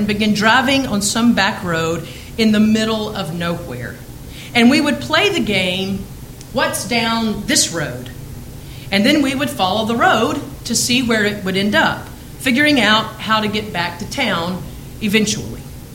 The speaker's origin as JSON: {"language": "English", "town": "Warrenton", "region": "Georgia", "country": "United States", "tie": "born or raised there", "said": "Growing up in my hometown of Warrenton, Georgia, you've heard me tell stories about it before."}